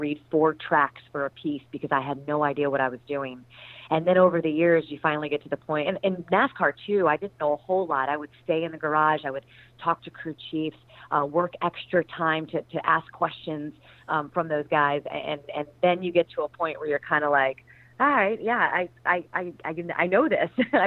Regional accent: Fort Lauderdale, Florida, United States; but I grew up in Fort Lauderdale, Florida.

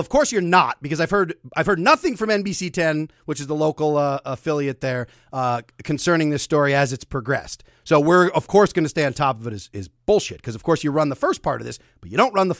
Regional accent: Pennsylvania, United States; This is from my home state of Pennsylvania, Montgomery County.

